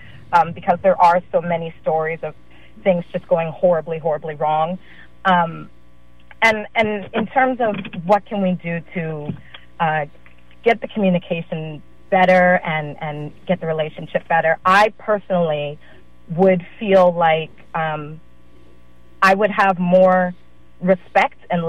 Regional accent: New Orleans, Louisiana, United States; I am also a woman of color. I grew up in New Orleans, Louisiana. It's a different relationship with the police out there. But since being in California

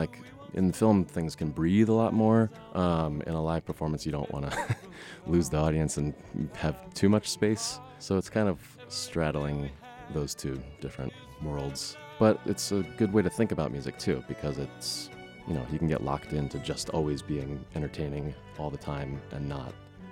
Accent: Atlanta, Georgia, United States; I'm a cellist from Atlanta.

